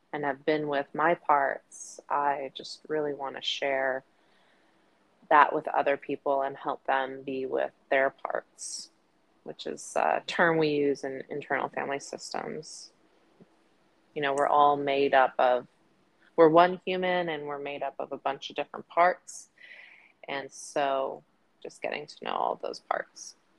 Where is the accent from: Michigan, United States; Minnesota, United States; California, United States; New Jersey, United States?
California, United States; Los Angeles; So I grew up here in Los Angeles, California, and I live with my favorite little doggy, and he's my best bud. I was born and raised here and grew up with immigrant parents